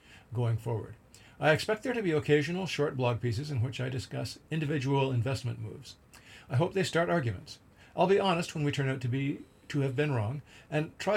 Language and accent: English; Canada; means that a great big chunk of the windfall will eventually go off to Ottawa, which I'm okay with. Being Canadian is, on balance, a good financial bargain.